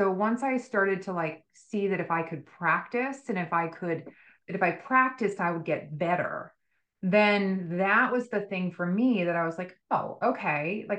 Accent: Boston, Massachusetts, United States; So I'm from Boston. I think I mentioned that in my TED talk.

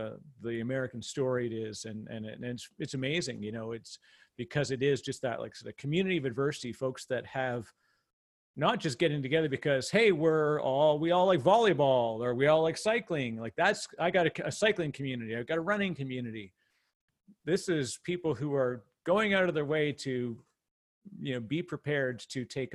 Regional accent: Canada; I'm Canadian, as you can tell by my odd accent.

